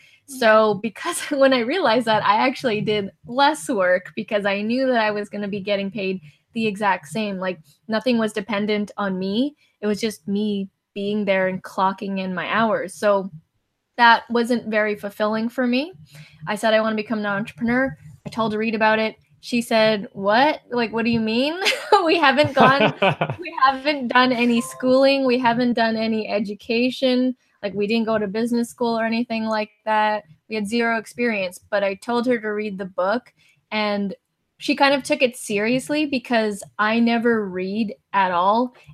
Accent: Vancouver, British Columbia, Canada; And we're from Vancouver, Canada, British Columbia, Canada.

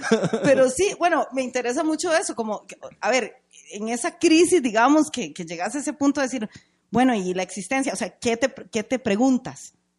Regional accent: Costa Rica; ¿Ya como buena tica, estoqueadora.

